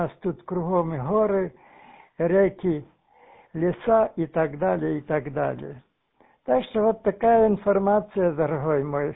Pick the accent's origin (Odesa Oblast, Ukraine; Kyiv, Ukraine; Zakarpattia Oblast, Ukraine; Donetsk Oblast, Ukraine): Zakarpattia Oblast, Ukraine; now in Uzhhorod, Ukraine; Вот я родом с Виноградовщины, отсюда 100 километров, возле румынской и венгерской границы. Так у нас речка течет, река Тиса.